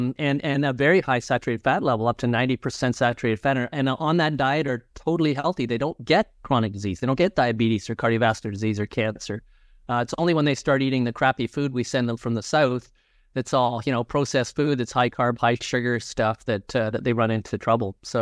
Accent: Canada; I'm Canadian, but we still use that term.

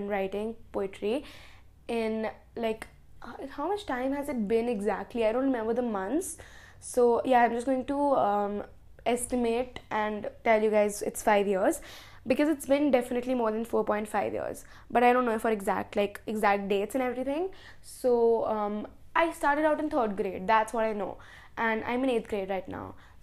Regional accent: India; So I'm 13 years old and I'm from India. I live in Jaipur.

